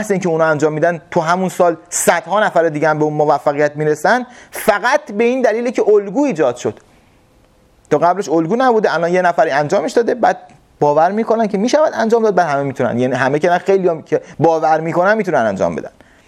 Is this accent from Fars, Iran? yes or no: no; Qom, Iran; ما توی خونمون یه کولر نداشتیم توی قم، یعنی یه لباس درسته من نداشتم، یه کفش نداشتم برم مدرسه